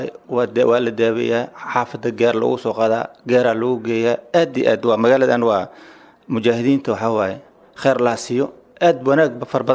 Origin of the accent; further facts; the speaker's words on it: Jamaame, Lower Juba, Somalia; born there; Anigu waxaan ku dhashay degmada Jamaam